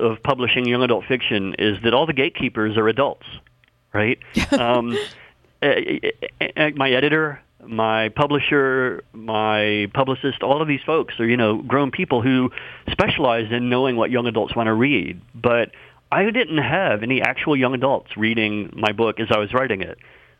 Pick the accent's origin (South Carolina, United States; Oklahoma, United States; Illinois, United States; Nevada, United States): South Carolina, United States; I grew up in South Carolina in the 1970s and 80s